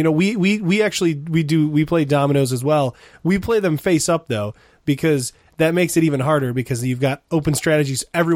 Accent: Michigan, United States; We're from Michigan. Yeah. We're all about Euchre.

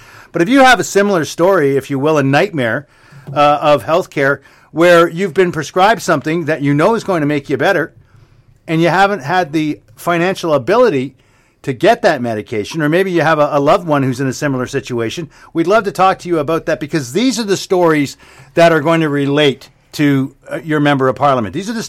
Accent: Canada; But, I mean, as a Canadian, as a person who is, you know, a taxpayer who receives universal health care

